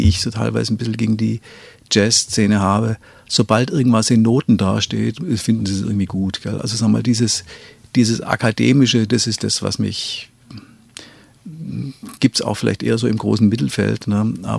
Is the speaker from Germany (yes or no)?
yes; Swabia, Germany; accent: Swabian; first language Swabian German; dass es letztendlich meine Muttersprache ist